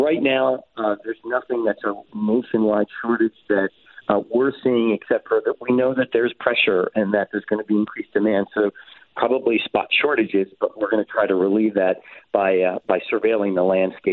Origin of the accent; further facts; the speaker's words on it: Norristown, Pennsylvania, United States; I grew up in Norristown, Pennsylvania, so I'm a Philly guy for sure.